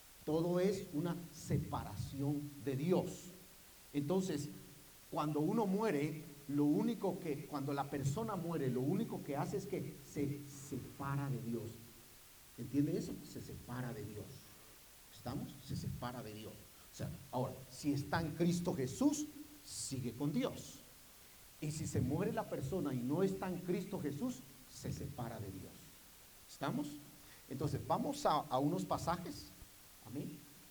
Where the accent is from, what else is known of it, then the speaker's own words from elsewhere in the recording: Guatemala; Soy puro guatemalteco.